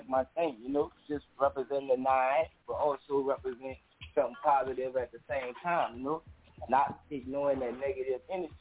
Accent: New Orleans, Louisiana, United States; accent: New Orleans; but I always had my accent and my New Orleans slang.

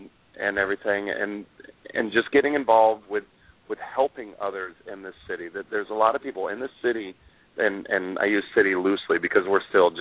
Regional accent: Nashville, Tennessee, United States; born there; Well, I was born in Nashville, so.

